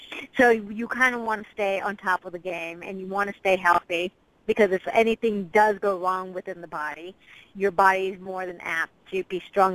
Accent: United States; which is nice as an American to have

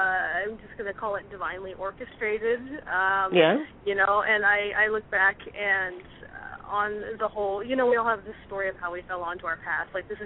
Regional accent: Iowa, United States; moved away; I'm from Iowa, and I moved to New England, and I was trying to find a job

